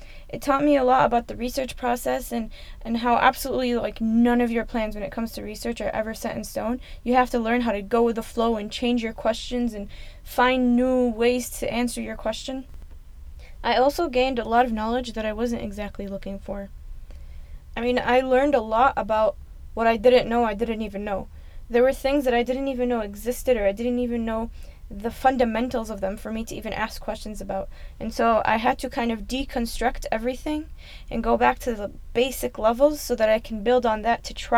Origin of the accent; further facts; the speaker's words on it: United States; I was born and raised in America, and I know what it feels like to be misunderstood.